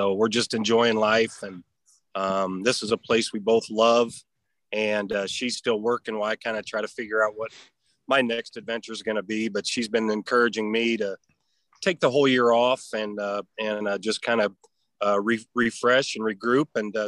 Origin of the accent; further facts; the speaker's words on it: Iowa, United States; also born or lived in Terre Haute; And I'd been in Terre Haute, which is a community I love as much as me to say as much as I'm from Iowa.